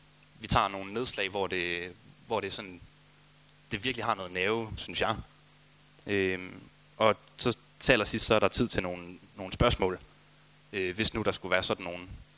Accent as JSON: {"language": "Danish", "town": "Aulum", "region": "Central Denmark Region", "country": "Denmark", "lives_now": "Aarhus, Denmark", "said": "Jeg er 24 år, gift med Maria, og bor nu i Aarhus. Oprindeligt kommer jeg fra Aulum, mellem Herning og Holstebro, så det er egentlig ikke så langt herfra."}